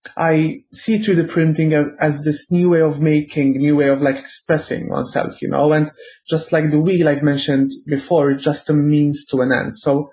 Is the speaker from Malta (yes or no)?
yes; Paola, Malta; I grew up in Paula, and we have the cemetery there